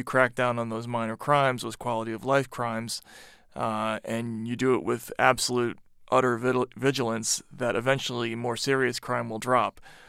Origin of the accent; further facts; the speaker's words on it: Massachusetts, United States; which is I grew up in Massachusetts, so I was familiar with.